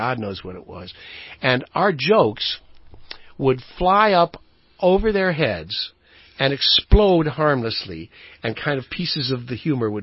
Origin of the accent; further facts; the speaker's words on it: Indiana, United States; but it's also because I'm from the Midwest, and I'm from northern Indiana. The fact that I'm of Amish and Irish ancestry might have something to do with it